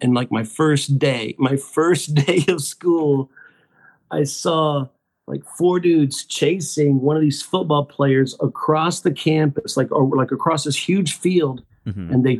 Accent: Texas, United States; born or raised there

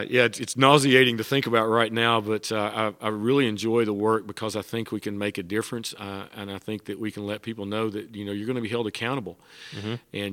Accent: Tennessee, United States; a boy that grew up and born and raised in Northeast Tennessee and rural Appalachia

